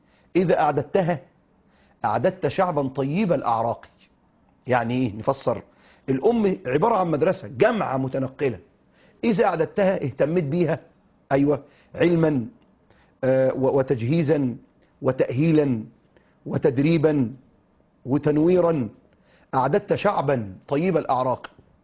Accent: Egypt; لنا كمصريين

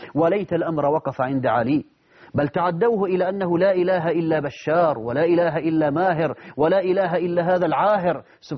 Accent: Syria; عندنا في سوريا

